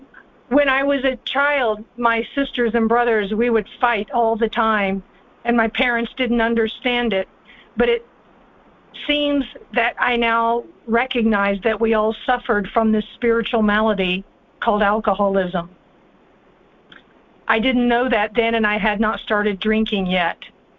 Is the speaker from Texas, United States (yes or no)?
yes; Texas, United States; I grew up in Texas in the U.S., and I always felt like I didn't fit in, I didn't belong, and I wasn't like other people.